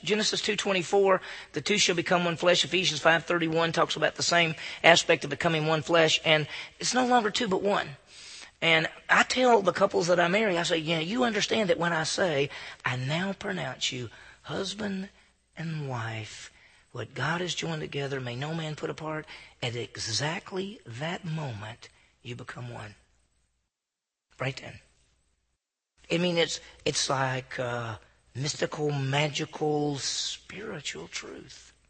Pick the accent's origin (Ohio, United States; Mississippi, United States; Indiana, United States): Mississippi, United States; Meridian; I knew one person whose mother and daddy were divorced in my hometown. And Meridian, Mississippi is 40,000 people. It's not a little town. At least for Mississippi, it's not a little town.